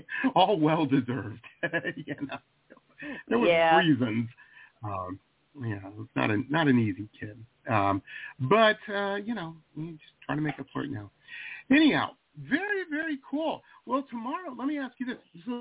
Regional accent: Detroit, Michigan, United States; I grew up in Detroit and I was always around my father owned a couple of factories and that type of business.

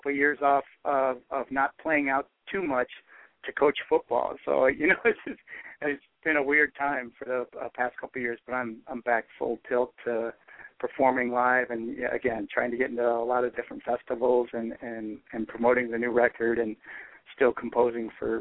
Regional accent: Bay City, Michigan, United States; I'm going back to Michigan in November to do a concert. I do in my hometown. It's called the State Theater in Bay City, Michigan, on November 23rd.

